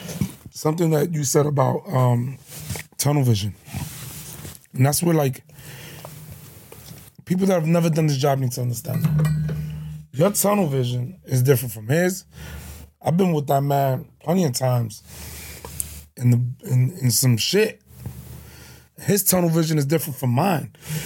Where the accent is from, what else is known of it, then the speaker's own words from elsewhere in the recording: New York, United States; I'm from New York, and I see certain videos in New York